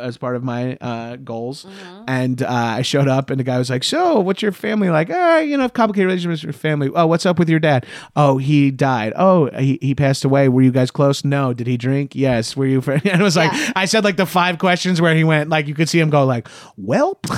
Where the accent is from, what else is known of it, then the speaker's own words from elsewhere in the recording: New York, United States; accent: New York; oh man, my New York accent came out.